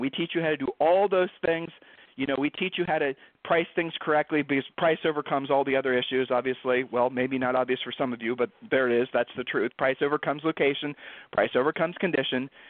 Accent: Ohio, United States; you know, like where Julie and I are from, we're from Ohio

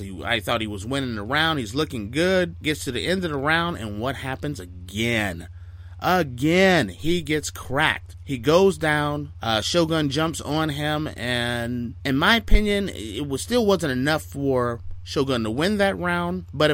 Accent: Cleveland, Ohio, United States; born there; considering I was born in the Cleveland, Ohio area.

